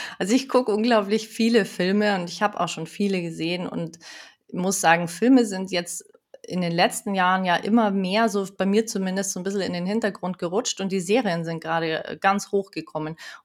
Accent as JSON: {"language": "German", "town": "Munich", "region": "Bavaria", "country": "Germany", "tie": "born or raised there", "said": "Ich bin eben in München geboren und aufgewachsen und mit der Familie dann in den Bayerischen Wald gezogen."}